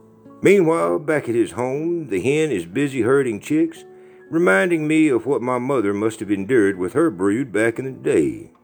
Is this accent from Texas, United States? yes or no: yes; Bandera, Texas, United States; My growing up in Bandera days have become a little more dangerous since I began my morning walking routine after retirement.